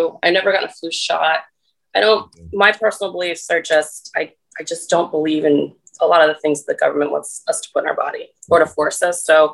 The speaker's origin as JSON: {"language": "English", "town": "Cape May", "region": "New Jersey", "country": "United States", "said": "even the one I'm from. You know, I'm from Cape May and they're still on lockdown, the same thing."}